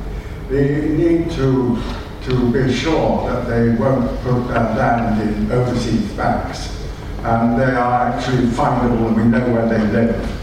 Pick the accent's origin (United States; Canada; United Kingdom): United Kingdom; Kensington, London; born there; so I run something called Taxpayers Against Poverty. By a series of historic accidents, I was born in Kensington, where the expectation of life is 88.